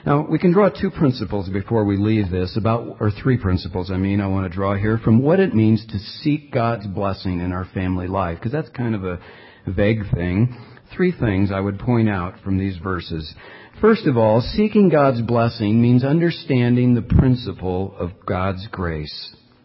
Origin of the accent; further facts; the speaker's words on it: California, United States; I like to live hang loose. I'm from California. I hate the tie.